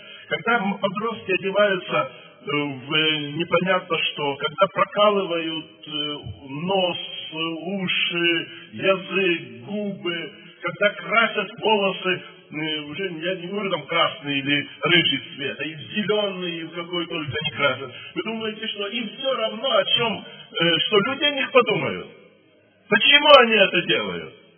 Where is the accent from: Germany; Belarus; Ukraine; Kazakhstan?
Belarus; moved away as an adult; now in Moscow, Russia; а мы жили в Беларуси, я родом из Белоруссии. Я всю свою жизнь прожил в Белоруссии. И только в 2000 году я был призван на служение в Москву